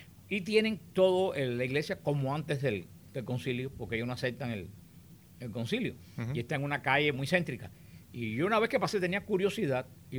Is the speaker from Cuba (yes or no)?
yes; Cuba; en mi pueblo, allá en mi tierra, en Cuba